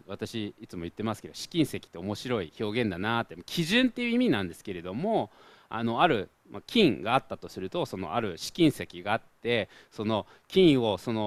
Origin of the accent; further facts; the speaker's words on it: United States; Japanese is a second language; now in Japan; 私外国人なんですけれども、それを、日本の子がお互いそう注意し合うのを見て本当に驚きました。まずそもそも呼び捨てって何ですかっていう、なんかね、そういう外国人、アメリカ人であんまりないんですけれども